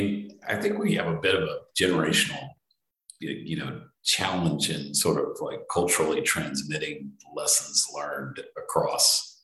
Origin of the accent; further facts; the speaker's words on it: Texas, United States; You know, I was born and raised in Texas.